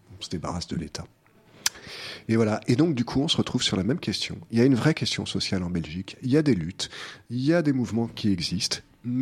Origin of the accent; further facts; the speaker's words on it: France; c'est un point de vue français, mais bon, je suis français.